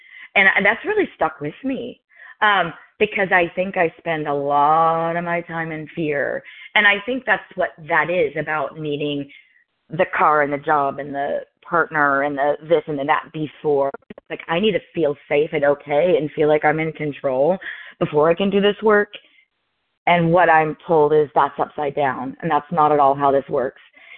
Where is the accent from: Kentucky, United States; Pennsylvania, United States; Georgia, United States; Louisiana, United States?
Kentucky, United States; Louisville; I'm from Louisville, Kentucky.